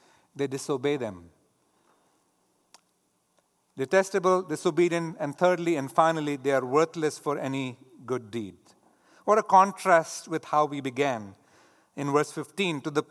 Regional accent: India; growing up in India, that stench is still in my nostrils.

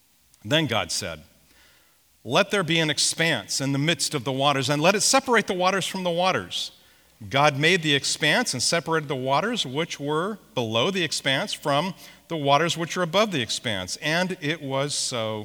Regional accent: California, United States; But as I suppose a third grader, reading through King James English as a Mojave Desert rat growing up in California, this was very difficult for me.

